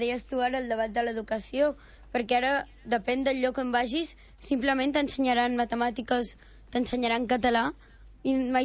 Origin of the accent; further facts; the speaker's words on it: Roses, Catalonia, Spain; tinc 12 anys, sóc de Roses